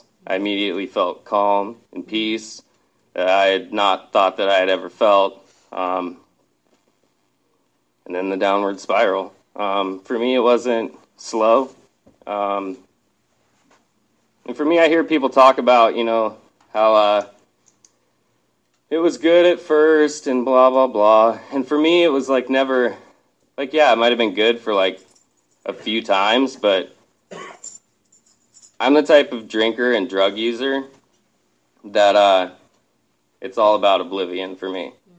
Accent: Bigfork, Montana, United States; now in Seattle, United States; I'm not from Seattle. I grew up in northwest Montana, a little town called Big Fork, which is right by Glacier. I am the son of a Lutheran minister, naturally, I ended up here.

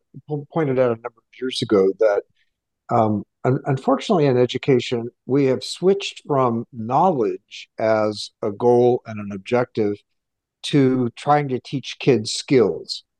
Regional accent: Kansas, United States; I remember that growing up in Kansas, the University of Kansas gave you a diploma or a some kind of picture of the university with stickers on it

